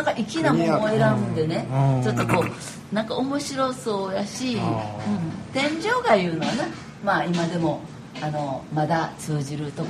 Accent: Kyoto, Japan; accent: Kyoto dialect; うちらの会話、あのこの京言葉を生きた言葉でつなごう言うだけで

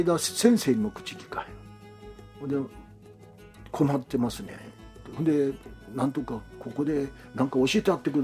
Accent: Kochi, Japan; あ、僕はね、出身は土佐の田舎なんですけど、

